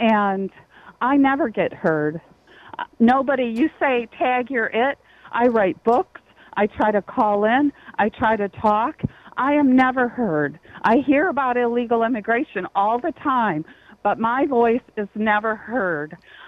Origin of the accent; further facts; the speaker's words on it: Detroit, Michigan, United States; now in Santa Barbara, United States; I live in Santa Barbara, California. I was raised poor in Detroit, lifted myself out of the social class for where I was born